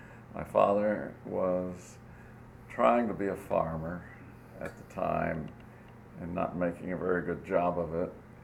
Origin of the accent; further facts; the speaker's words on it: Star, Mississippi, United States; born there; I was born in Mississippi, 1928, the year before the Great Depression. A small town called Star. The population was, at the time I was born, something like 264.